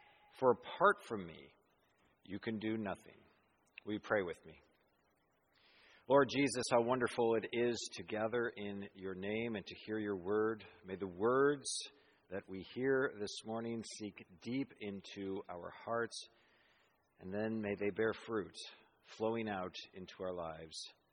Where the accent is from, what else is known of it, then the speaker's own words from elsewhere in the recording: Santa Fe, New Mexico, United States; I grew up in Santa Fe, New Mexico, so. There was all kinds of arroyos, deep arroyos, but then there was like big hills